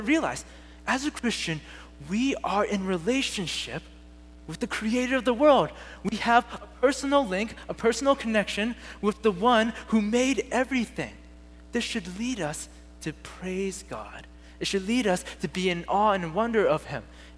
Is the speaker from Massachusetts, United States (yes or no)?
yes; Boston, Massachusetts, United States; I'm originally from Boston, and in my home church that I grew up